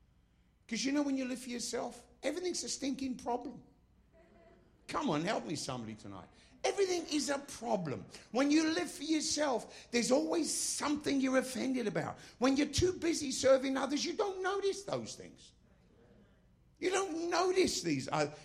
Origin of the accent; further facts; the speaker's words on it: England, United Kingdom; as an Englishman, as a Brit, I'm obviously not exactly ashamed of our history.